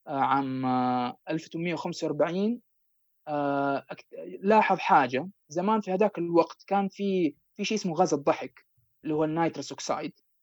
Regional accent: Medina, Medina Province, Saudi Arabia; moved away as an adult; now in Sweden; وأنا من مواليد المدينة المنورة، وعشت فيها طول حياتي إلى أن جاني فرصة الابتعاث إلى مملكة السويد في عام 2013. ومن 2013 إلى الوقت الحالي أنا في السويد.

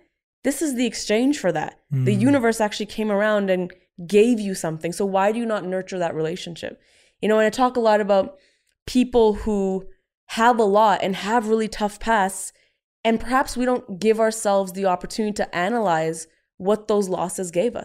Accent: India; for so long, I thought there was a written rule book that I'm an Indian woman.

